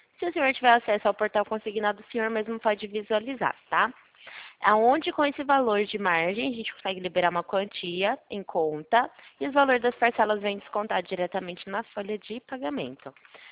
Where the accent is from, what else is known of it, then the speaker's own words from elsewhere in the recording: Itu, São Paulo, Brazil; eu sou da cidade de Itu.